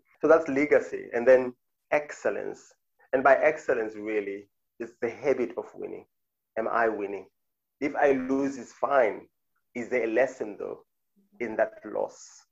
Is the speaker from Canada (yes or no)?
no; South Africa; moved away as an adult; now in Qatar; I am South African. I am a husband of but one wife, and I've got two children. I'm living now in Qatar in the Middle East. I've been here for 4 years now.